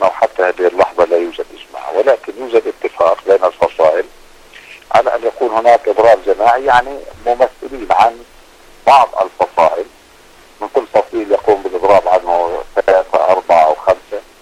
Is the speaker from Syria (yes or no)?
no; Palestine; كفلسطينيين